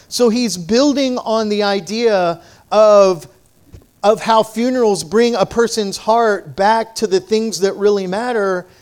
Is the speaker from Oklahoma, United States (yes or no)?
yes; Oklahoma, United States; I didn't know any of that stuff, and I'm from Oklahoma, you know, so how embarrassing is that?